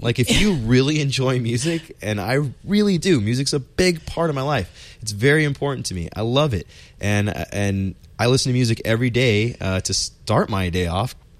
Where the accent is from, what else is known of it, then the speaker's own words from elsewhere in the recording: Phoenix, Arizona, United States; For me, maybe because I grew up in Phoenix, it kind of has like a cactus shape, like a barrel cactus shape